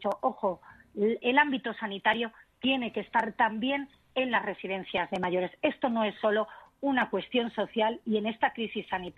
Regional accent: Castilla-La Mancha, Spain; yo soy de Castilla-La Mancha y aquí en Castilla-La Mancha ha sido un drama

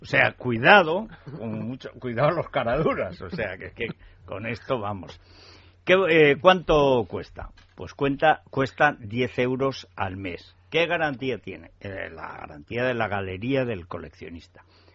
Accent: Aragon, Spain; Ese también pasó por Albarracín y dejó a deber a un médico judío de allí, de al lado de mi pueblo, todo un invierno de tratamiento.

